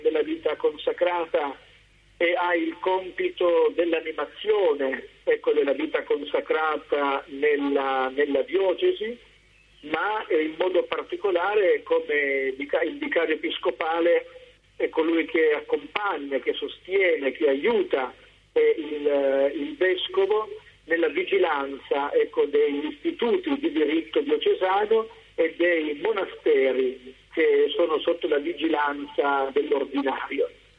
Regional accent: Martano, Apulia, Italy; io sono stato cresciuto dalle Figlie della Carità, nel mio paese, un paese di 12.000 abitanti, Martano

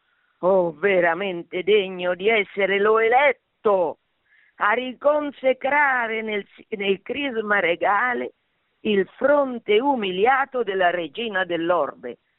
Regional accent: Marche, Italy; io sono marchigiana

